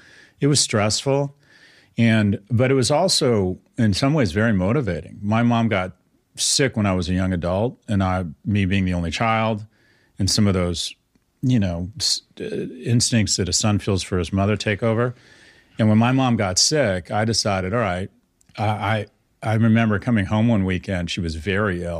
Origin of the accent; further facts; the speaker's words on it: California, United States; born there; I was born in California in the 60s, a white heterosexual male, which was like hitting a lottery.